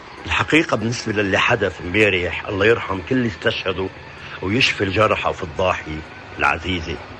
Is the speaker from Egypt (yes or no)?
no; Lebanon; وأنا أولا لبناني، ثانيا لبناني، ثالثا لبناني، رابعا عروبي.